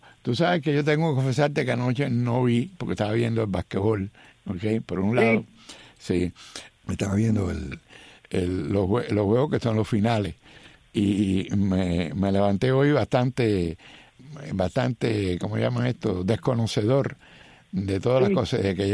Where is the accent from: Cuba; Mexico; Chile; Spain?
Cuba; moved away; yo hace muchos años que salí de Cuba, okay, yo soy más cubano ahora que cuando salí. Yo soy arquitecto